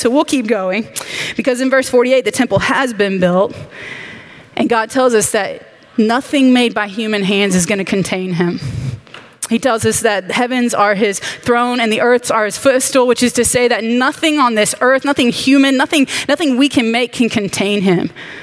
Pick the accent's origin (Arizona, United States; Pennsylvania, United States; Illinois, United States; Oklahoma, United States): Oklahoma, United States; When I was growing up, I grew up in Oklahoma. Oklahoma. And it was cool to be a Christian.